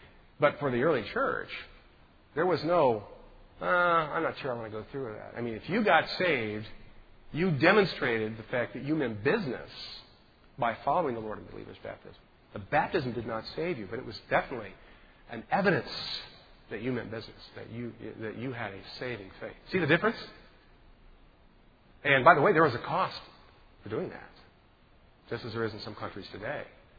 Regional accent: Indiana, United States; and even in my home state of Indiana.

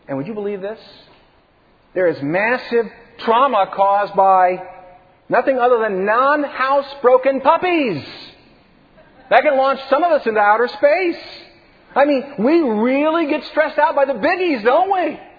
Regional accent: United States; I mean, that's just being an American, right?

